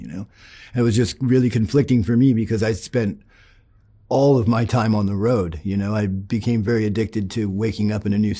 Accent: Oregon, United States; moved away; also born or lived in Cleveland, United States; I was born and raised over in Oregon, yeah, but I've lived all over the place. I moved to Cleveland, Ohio in like 2009 because I joined a band over there.

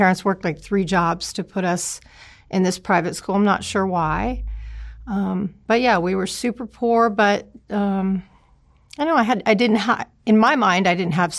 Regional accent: West Palm Beach, Florida, United States; I'm born and raised in West Palm Beach, Florida.

